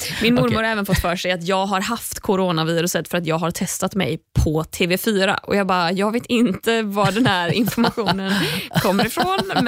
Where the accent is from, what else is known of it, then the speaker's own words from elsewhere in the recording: Gothenburg, Västra Götaland County, Sweden; Mitt moment of the week utspelade sig i helgen när jag var hemma i Göteborg.